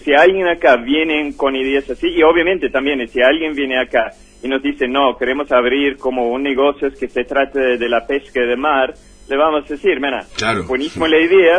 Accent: Franschhoek, Western Cape, South Africa; Spanish is a second language; Yo me crecí en un pueblito que se llama Franschhoek, pero está muy muy cerca de Ciudad del Cabo.

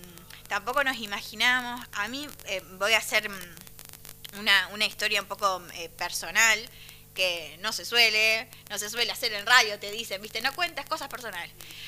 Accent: Argentina; como argentinos

